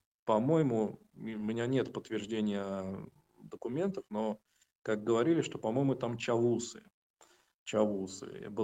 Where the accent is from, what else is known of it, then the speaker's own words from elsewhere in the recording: Moscow, Russia; born there; я не жил в Смоленске, я родился в Москве. С моей бабушкой, у которой корни кресовые, то есть тоже у нее больше украинско-польские, я с ней разговаривал иногда мовой кресовой